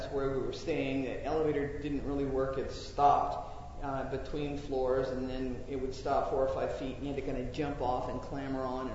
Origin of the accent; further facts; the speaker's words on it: United States; I am in a very backward country, and I'm an American citizen with limited rights at this moment.